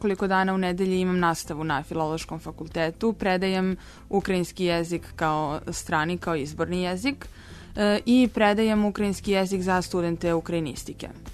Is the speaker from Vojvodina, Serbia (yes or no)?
no; Zemun, Belgrade, Serbia; Volela sam Zemun, naravno, od ranog detinjstva i drago mi je što i danas tu živim.